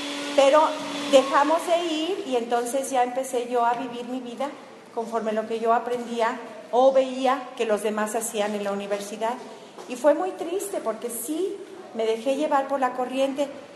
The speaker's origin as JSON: {"language": "Spanish", "town": "Celaya", "region": "Guanajuato", "country": "Mexico", "tie": "born or raised there", "said": "Sus papás estaban en la ciudad donde yo crecí, en Celaya, Guanajuato."}